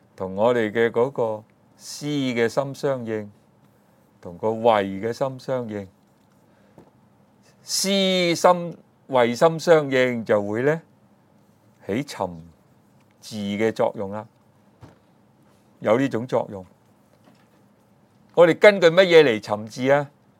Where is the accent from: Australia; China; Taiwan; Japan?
China; 就好像我们中国人所说的那种无形无相的所谓气一样